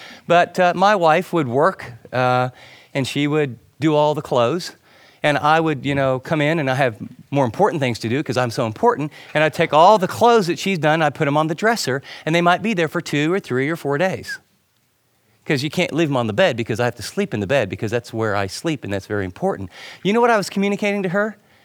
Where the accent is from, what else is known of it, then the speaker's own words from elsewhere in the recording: Ohio, United States; born there; And I love Ohio. I was born in Ohio, but this gas station wasn't very nice.